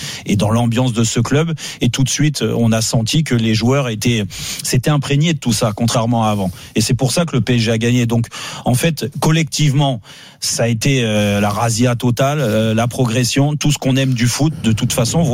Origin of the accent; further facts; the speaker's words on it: Paris, Île-de-France, France; en tant que Parisien et en tant que supporter depuis tout gamin de ce club.